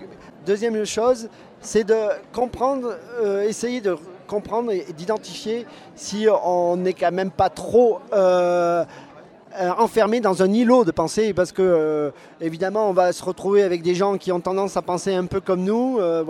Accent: Grignan, Auvergne-Rhône-Alpes, France; Alors, effectivement, je suis drômois de naissance. J'ai grandi à Grignan.

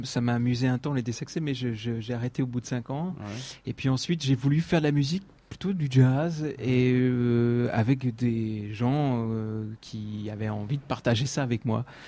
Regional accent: Mézériat, Auvergne-Rhône-Alpes, France; also born or lived in Bourg-en-Bresse; Alors je suis de la région Rhône-Alpes parce que je suis né à Bourg-en-Bresse, voilà. Et que j'ai grandi à Mézeria, ça se trouve à mi-chemin entre Bourg-en-Bresse et Mâcon.

